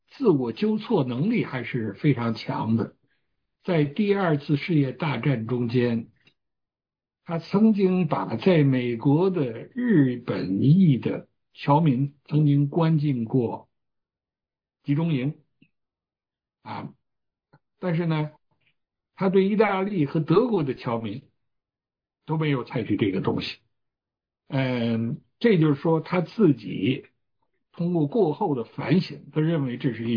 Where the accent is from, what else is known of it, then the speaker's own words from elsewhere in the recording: China; 我就讲我们中国人呢有一个传统